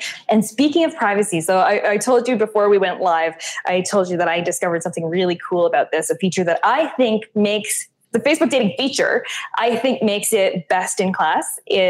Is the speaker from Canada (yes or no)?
yes; Canada; I am Canadian.